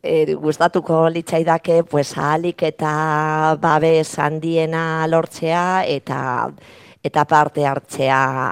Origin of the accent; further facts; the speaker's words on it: Barakaldo, Basque Country, Spain; Basque is a second language; ni Barakaldokoa naiz, eta gure belaunaldian, geneukan euskaraz edo euskara aukera ikasteko